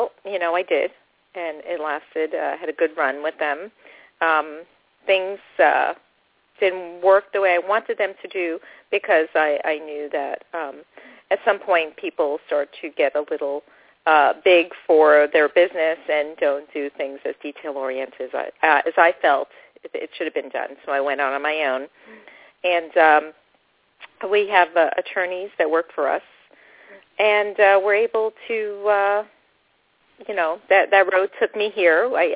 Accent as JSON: {"language": "English", "region": "New York", "country": "United States", "tie": "born or raised there", "said": "When I was a little girl, I pretty much I grew up in New York"}